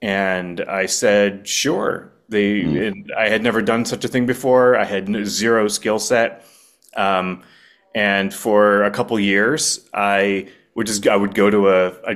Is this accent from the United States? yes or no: yes; New Hampshire, United States; also born or lived in Boston / Washington DC / Los Angeles / Chicago; No, I grew up in New Hampshire. I'm a New Englander, but I've spent a lot of time around the country. I lived in Boston, lived in DC, LA, Chicago, Wisconsin, and now here.